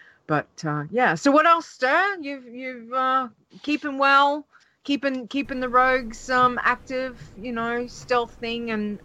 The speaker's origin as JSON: {"language": "English", "country": "Australia", "said": "one of the good things about being an Aussie who plays on US servers"}